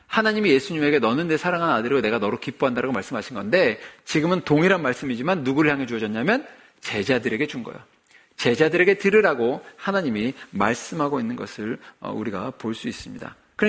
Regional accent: South Korea; 저도 한국에서 자랐기 때문에 예전에 이제 한국이 한참 부흥할 때

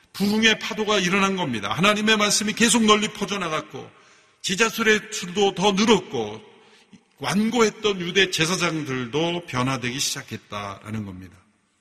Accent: South Korea; 그런데 아직도 우리는 우리 한국 사람들만 어쩌면 사람으로 보이고 있다면 심각한 문제입니다.

